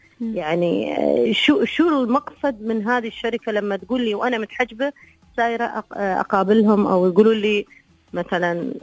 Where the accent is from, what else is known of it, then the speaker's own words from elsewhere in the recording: United Arab Emirates; نحن كشعب إماراتي وكشعب مسلم